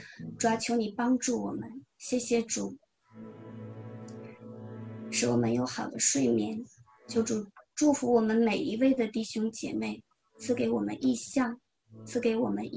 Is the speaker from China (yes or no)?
yes; Northeast China, China; 我来自东北最冷的小镇，大概是十五六岁的时候认识了你。